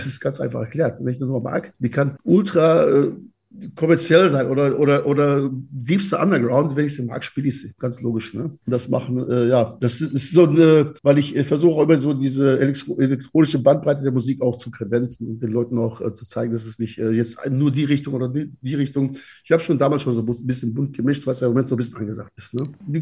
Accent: Antalya, Turkey; in meiner Heimat in Antalya.

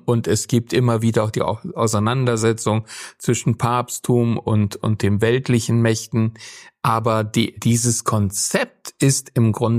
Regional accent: Baden-Württemberg, Germany; ich komme ja aus Württemberg

